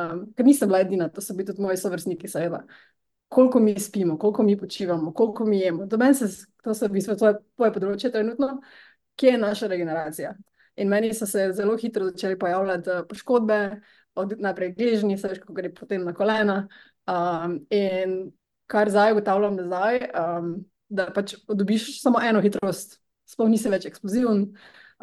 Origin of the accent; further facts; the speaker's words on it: Maribor, Drava, Slovenia; verjetno se bo poslušalci hitro opazili, da sem iz Maribora, tako da kot otrok sem bila vedno zelo aktivna